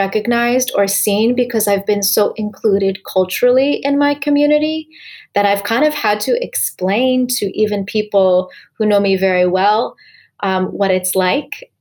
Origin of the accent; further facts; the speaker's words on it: United States; And I'm sure most Asians can relate to in growing up in the United States.